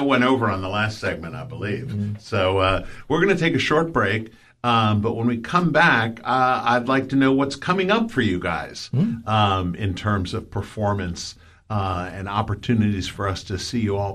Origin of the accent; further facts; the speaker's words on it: New Jersey, United States; You know, I mentioned I was from Jersey originally, so, you know, we're contractually obligated to listen to … all the time